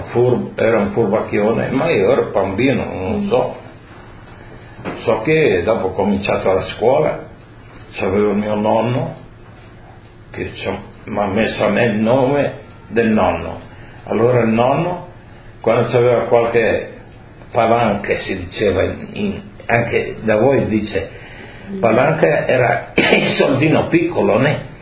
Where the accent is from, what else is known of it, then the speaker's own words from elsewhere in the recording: Friuli-Venezia Giulia, Italy; Io sono di Artemia, sono 23 km da provincia di Udine.